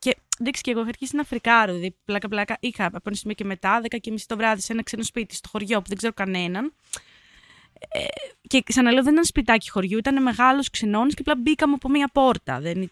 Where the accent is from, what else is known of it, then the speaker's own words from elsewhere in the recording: Athens, Attica, Greece; Είμαι πρωτευουσιάνα, είμαι Αθηναία, εδώ έχω μεγαλώσει, δεν το συνηθίζω.